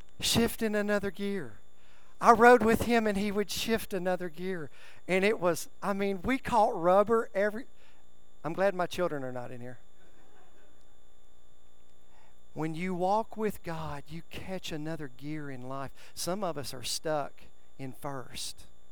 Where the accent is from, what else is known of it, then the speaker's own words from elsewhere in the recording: Centerville, Tennessee, United States; Ask me where I'm from. I'm from Centerville, Tennessee, home